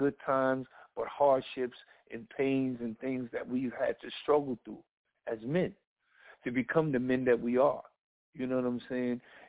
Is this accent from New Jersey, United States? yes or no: yes; Paterson, New Jersey, United States; And then growing up in Patterson, I was, you know, always raised to care for the people who are nearest to you.